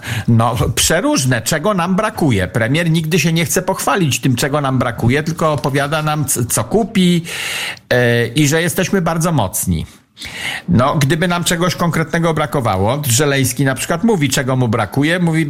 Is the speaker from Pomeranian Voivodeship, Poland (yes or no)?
yes; Pomeranian Voivodeship, Poland; Ale ja jestem z Pomorza, więc ja się nigdy nie spóźniam.